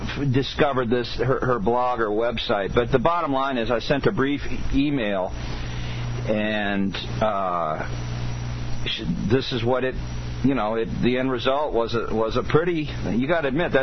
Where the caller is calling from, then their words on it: New York, United States; The Jew-infested Catskills.